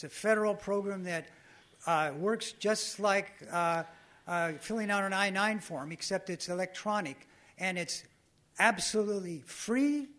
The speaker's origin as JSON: {"language": "English", "region": "California", "country": "United States", "tie": "born or raised there", "said": "I grew up in Southern California with people who look a lot different than I do."}